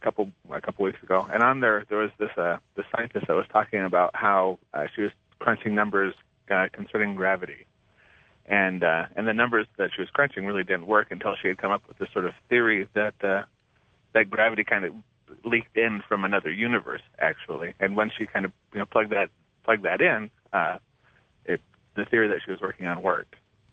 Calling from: Olympia, Washington, United States; I'm calling from Olympia.

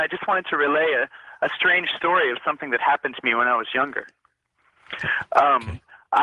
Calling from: Houston, Texas, United States; I'm calling from Houston.

